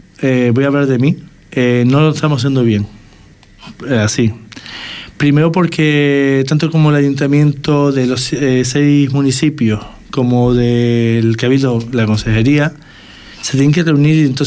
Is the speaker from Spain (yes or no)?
yes; Canary Islands, Spain; Y yo vivo en Tejuates, sé los problemas que hay en Tejuates y en Los Pelados, soy del municipio de Puerto